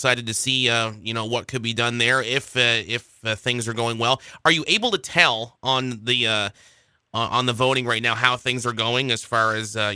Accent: Nova Scotia, Canada; I grew up in the Valley, and we always took a class trip, like you mentioned, to a place like Grand Pré.

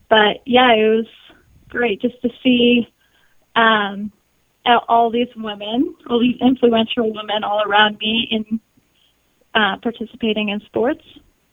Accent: Kingston, Ontario, Canada; I joined the military when I was 18 years old. I'm from Kingston, Ontario.

